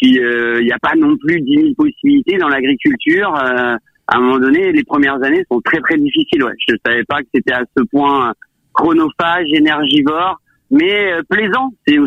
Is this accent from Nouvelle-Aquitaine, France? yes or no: yes; Île de Ré, Nouvelle-Aquitaine, France; j'avais déjà quelques copains producteurs de sel et constructeurs de marais salants à l'île de Ré, là où j'ai grandi.